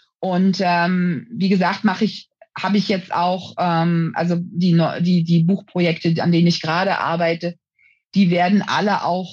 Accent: Berlin, Germany; nun bin ich gebürtige Berlinerin, habe knapp 40 Jahre in Berlin auch gelebt, in den unterschiedlichsten Stadtbezirken, von irgendwie Pankow bis Neukölln. Und das ist halt meine Heimat.

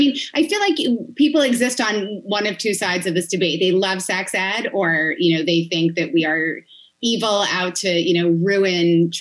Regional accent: New York, United States; In Long Island.

